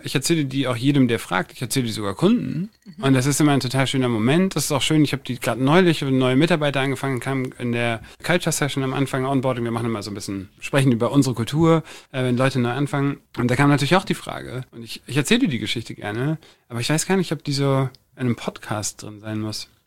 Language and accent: German; Hamburg, Germany; also born or lived in Berlin; Ich bin in Berlin geboren und war bis 5 in Berlin. Ich bin dann in Hamburg die ganze Zeit, aber...